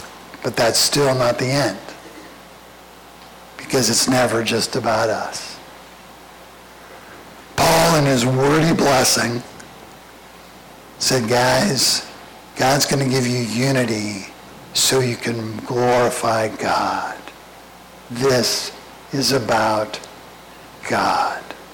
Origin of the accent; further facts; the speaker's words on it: Scotland, United Kingdom; I'm Scottish. I didn't.